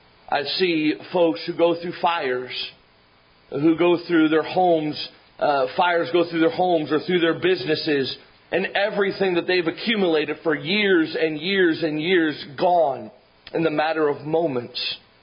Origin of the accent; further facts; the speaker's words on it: United States; And yet we grew up in America and we are American citizens and we get to have the freedoms of American citizens.